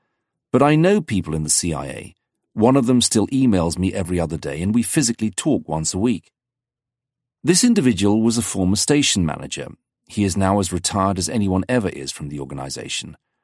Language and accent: English; Salem, Virginia, United States; dealing with my dad when I was growing up in Salem, Virginia, was where I lea